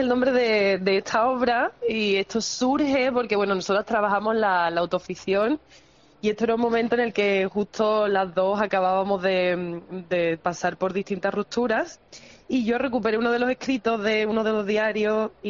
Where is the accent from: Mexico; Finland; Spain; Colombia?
Spain; Dos Hermanas, Andalusia; Bueno, nosotros somos sevillanas, bueno, … es de Zaragoza, pero creció en Sevilla y yo también, en dos hermanas.